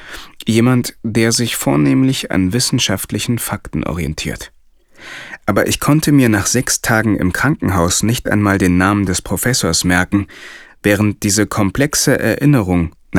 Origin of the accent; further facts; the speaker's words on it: East Germany, Germany; Ich bin ein Pragmatiker, im Osten groß geworden, also religionsfrei aufgewachsen.